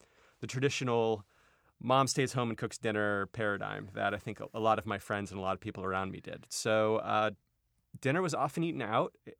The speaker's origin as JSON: {"language": "English", "town": "Houston", "region": "Texas", "country": "United States", "tie": "born or raised there", "said": "I grew up in Texas where car culture kind of reigns supreme."}